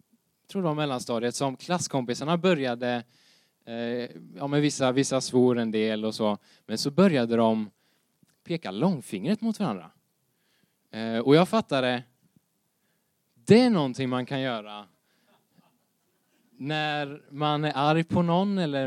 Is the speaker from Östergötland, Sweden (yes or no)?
yes; Linköping, Östergötland, Sweden; now in Nässjö, Sweden; Jag kommer som sagt ifrån Linköping. Jag bor som sagt i Nässjö